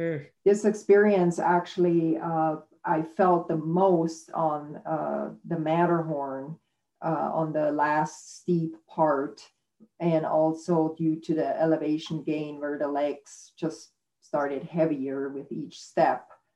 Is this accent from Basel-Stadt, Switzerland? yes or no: no; Zermatt, Valais, Switzerland; English is a second language; the Alps of my hometown, Zermatt in Switzerland, where I grew up.